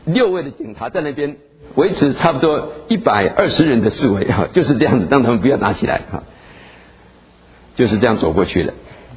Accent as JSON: {"language": "Chinese", "country": "China", "said": "我们中国人说我们的家乡是我们的祖先给我们的"}